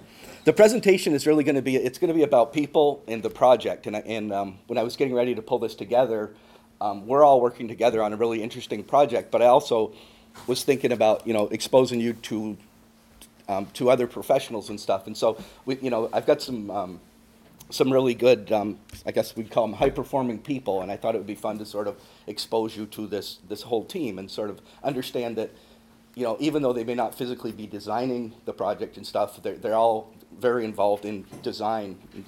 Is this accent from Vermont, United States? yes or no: yes; Vermont, United States; And so I grew up in Vermont. I went to college the first time in New Hampshire.